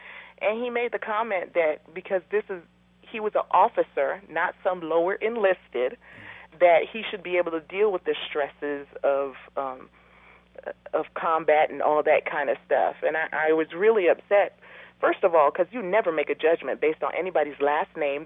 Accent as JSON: {"language": "English", "country": "United States", "said": "I'm an American. There's so much I can do."}